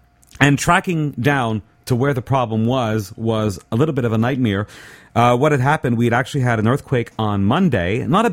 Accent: Montreal, Quebec, Canada; That's because I grew up in Montreal.

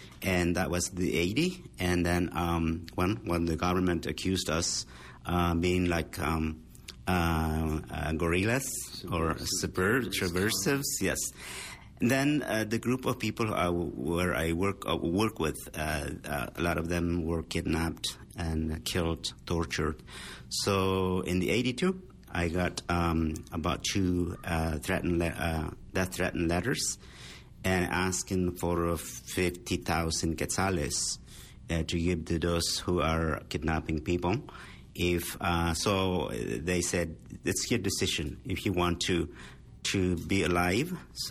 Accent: Guatemala; first language Kaqchikel; English is a second language; moved away as an adult; now in United States; Kinak in Kakchikel, my first language, means beans. I'm from Guatemala, from the area Kakchikel. I came to the U.S. about 35 years ago, in 1981-82

